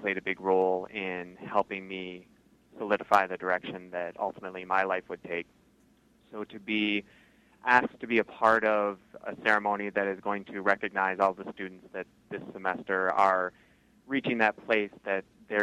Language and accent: English; Pinckney, Michigan, United States; now in Los Angeles, United States; I grew up in Pinckney, loved the arts, I loved film, and eventually my long journey took me through Eastern